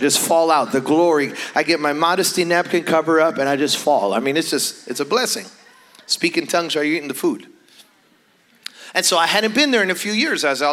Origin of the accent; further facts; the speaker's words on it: Chicago, Illinois, United States; I was raised in Chicago, but like, you know, western suburbs.